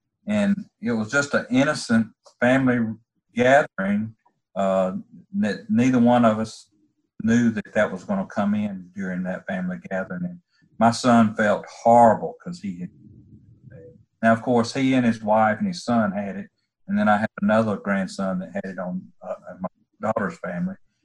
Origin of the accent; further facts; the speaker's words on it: Barberton, Ohio, United States; born there; I was born in Barberton, Ohio, on a visit, family visit there.